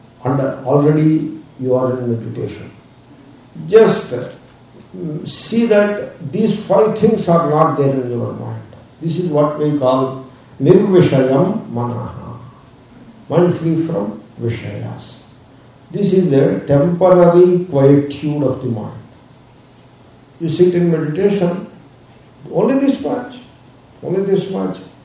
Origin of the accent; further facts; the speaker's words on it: India; moved away; I came from India and India feels better than here.